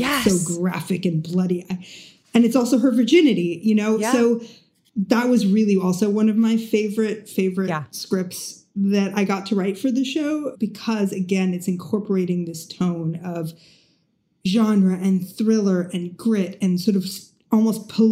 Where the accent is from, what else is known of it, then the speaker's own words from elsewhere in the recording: Ibiza, Balearic Islands, Spain; I grew up in Ibiza, Spain, and we didn't have access to English books, and I was an American.